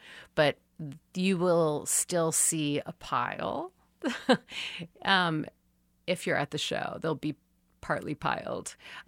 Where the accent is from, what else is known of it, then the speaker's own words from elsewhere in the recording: Palos Verdes, California, United States; I grew up in Palos Verdes, which is an upper middle class neighborhood.